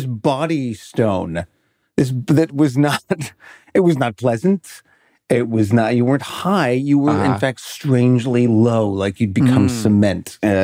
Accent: Canada; now in United States; I'm as you know, I'm Canadian, so we didn't. Our Thanksgiving is a month earlier

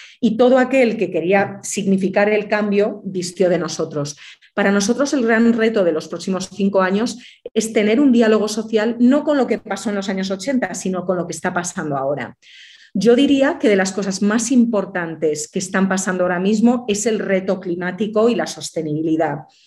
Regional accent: Galicia, Spain; México es un país, yo soy gallega

